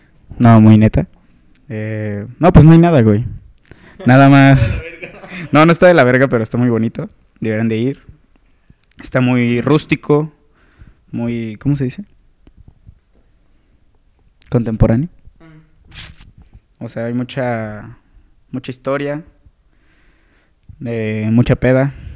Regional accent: San Juan del Río, Querétaro, Mexico; Vengo de San Juan del Río, Querétaro. De un pequeño lugar escondido, muy bonito, por si gustan visitarlo.

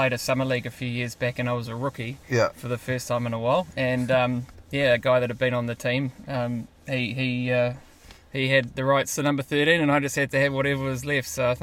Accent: Lynfield, Auckland, New Zealand; We grew up in Lynfield, which is sort of west, central west Auckland. Pretty close to the Avondale ice rink, funnily enough.

